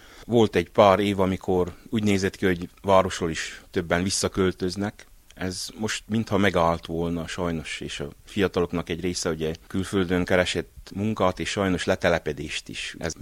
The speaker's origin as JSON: {"language": "Hungarian", "town": "Albis", "region": "Covasna", "country": "Romania", "tie": "born or raised there", "said": "Hazajöttem szülőföldemre, tulajdonképpen nagyszüleim éltek itt Albisban. Időközben elköltöztek városra, de ismerős volt a falu."}